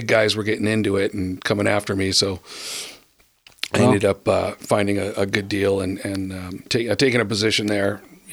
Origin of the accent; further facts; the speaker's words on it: Huntington Beach, California, United States; No, I was in Huntington.